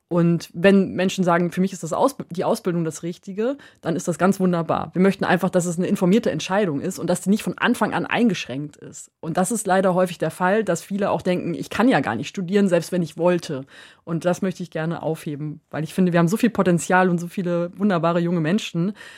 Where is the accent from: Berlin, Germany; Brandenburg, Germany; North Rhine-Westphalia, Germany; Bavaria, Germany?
North Rhine-Westphalia, Germany; Rheda-Wiedenbrück; also born or lived in Erwitte; Geboren bin ich in Erwitte, aber aufgewachsen in Reda-Wiedenbrück.